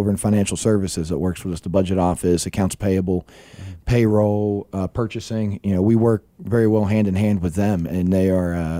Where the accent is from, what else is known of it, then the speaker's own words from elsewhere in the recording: Paris, Texas, United States; also born or lived in West Virginia; I grew up here in Northeast Texas. I grew up in Paris, Texas. I was not born here in Texas. I was actually born in West Virginia, but we moved down here before, right around kindergarten.